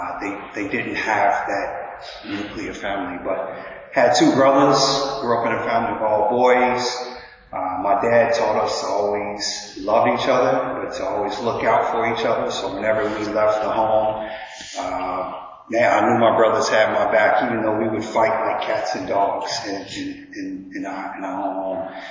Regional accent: Chicago, Illinois, United States; now in London, United Kingdom; I'm not from Southeast London. I was born and raised in the city of Chicago. It's that little city right in the middle of America. And that's where I'm from originally.

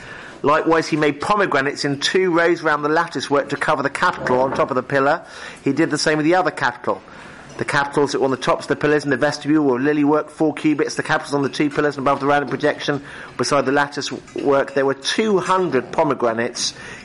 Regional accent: England, United Kingdom; And as an Englishman, I hate to say this

